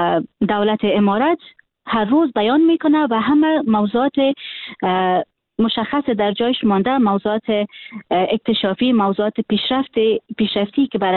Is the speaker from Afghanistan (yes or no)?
yes; Afghanistan; من حیث یک دختر افغان که در افغانستان تولد شدیم و در افغانستان خاطره دارم، در افغانستان بزرگ شدیم